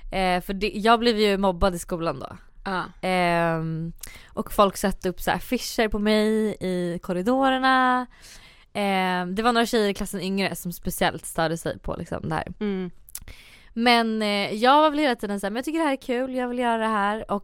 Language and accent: Swedish; Söderköping, Östergötland, Sweden; also born or lived in Ljusdal / Västerås; now in Stockholm, Sweden; Men sen jag uppväxt i Söderköping, Norrköping. Sen så bodde jag typ 2 år i Västerås innan jag flyttade till Stockholm.